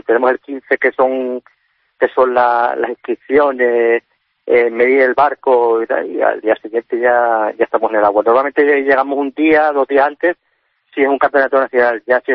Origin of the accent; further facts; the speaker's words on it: Canary Islands, Spain; yo hice el curso de vela con 9 años, como muchos canarios, en Puerto Rico